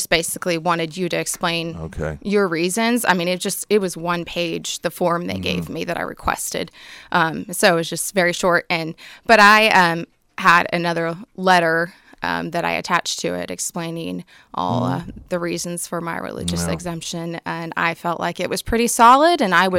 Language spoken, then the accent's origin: English; Kansas, United States; I'm from South Central Kansas.